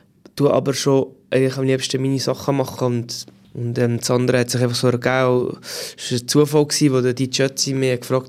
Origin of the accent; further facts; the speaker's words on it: Switzerland; schon sehr interessant für mich als Schweizer Künstler.